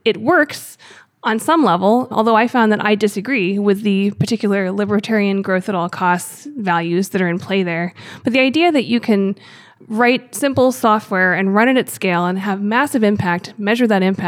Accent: Gettysburg, Pennsylvania, United States; Oh, okay. So I grew up in Gettysburg, Pennsylvania.

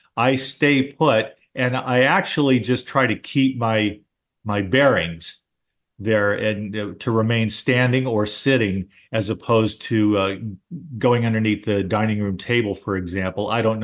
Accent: California, United States; I grew up in Southern California. So earthquakes were not unusual

